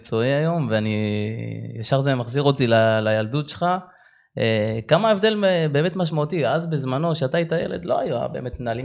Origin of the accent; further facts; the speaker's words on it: Kiryat Motzkin, Haifa District, Israel; כשאני הייתי ילד, גדלתי בקריית מוצקין